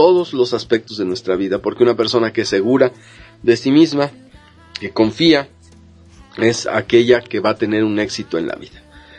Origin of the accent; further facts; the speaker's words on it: Mexico; Como mexicanos somos un pueblo un tanto apático a la participación social